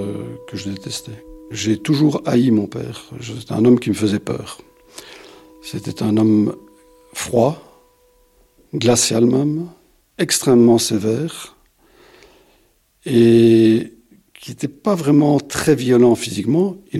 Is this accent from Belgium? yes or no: yes; Brussels, Brussels-Capital Region, Belgium; now in Namur, Belgium; actuellement je suis retraité, j'ai 72 ans, je suis bruxellois d'origine et j'habite près de la ville de Namur.